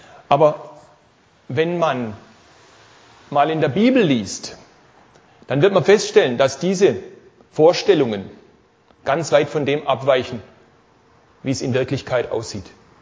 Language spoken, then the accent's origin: German; Karlsruhe, Baden-Württemberg, Germany; ich komme aus Karlsruhe, bin dort in der Gemeinde in Karlsruhe schon einige Jahre